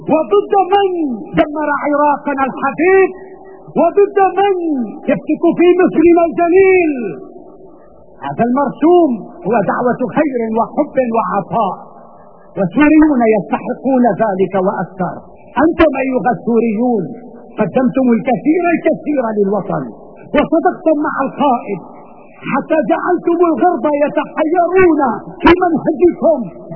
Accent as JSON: {"language": "Arabic", "country": "Syria", "said": "أي تكرمة لنا كسوريين بعد هذه التكرمة؟"}